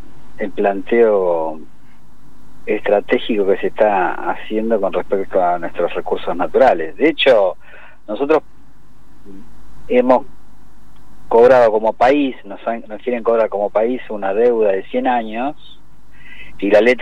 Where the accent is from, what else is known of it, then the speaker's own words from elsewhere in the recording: Buenos Aires, Argentina; now in Tierra del Fuego, Argentina; Yo vengo de Buenos Aires también, en el 2000 me vine a vivir a Tierra del Fuego